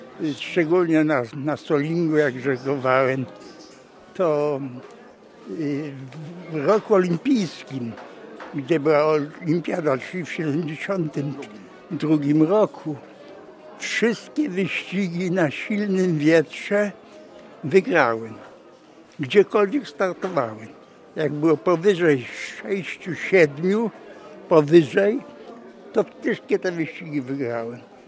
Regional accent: Gdynia, Pomeranian Voivodeship, Poland; born there; Ja się urodziłem w Gdyni. W 1932 roku i po wojnie rozpocząłem w harcerskim ośrodku morskim w Gdyni. I tak cały czas żegluję w Gdyni.

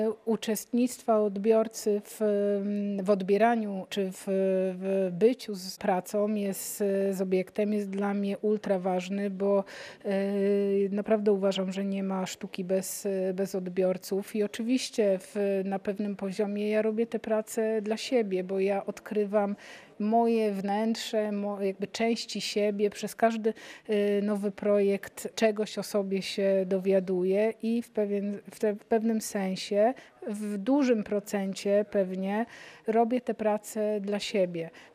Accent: Starogard Gdański, Pomeranian Voivodeship, Poland; Pochodzę ze Starogardu Gdańskiego i z wielką ochotą wracam do Trójmiasta

